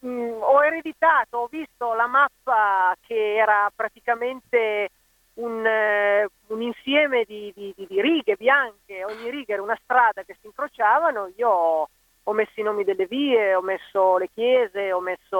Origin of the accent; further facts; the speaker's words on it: Casale Monferrato, Piedmont, Italy; ho 40 anni, sono di Casale Monferrato, in provincia di Alessandria.